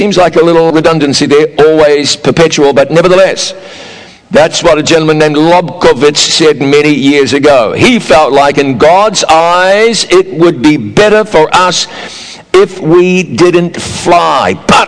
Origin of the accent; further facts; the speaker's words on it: New Zealand; I mean, I'm from New Zealand, so what do you expect me to say?